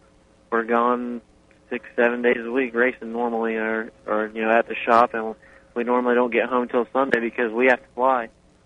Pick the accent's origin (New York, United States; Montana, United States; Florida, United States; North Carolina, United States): Florida, United States; We're all from Lakeland, Auburndale, Winter Haven area.